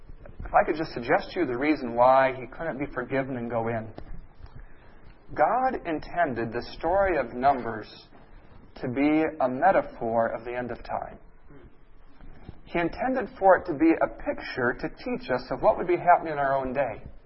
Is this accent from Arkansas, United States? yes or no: yes; Arkansas, United States; Just so you know, though I'm from Arkansas, I don't buy into this at all.